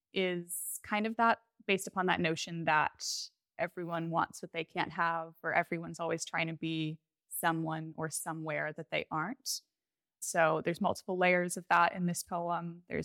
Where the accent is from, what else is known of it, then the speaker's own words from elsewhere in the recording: Boston, Massachusetts, United States; now in Australia; I'm originally from Boston, so in the U.S., but as I just mentioned, I live in Australia now. I moved here about 4 years ago, or a bit more now